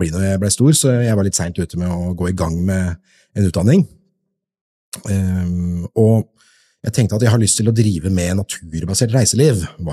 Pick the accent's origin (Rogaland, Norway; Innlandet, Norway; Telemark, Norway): Telemark, Norway; Skien; jeg vokste opp I Gulset helt I skogkanten og lekeplassen min var skauen og Gulsetmarka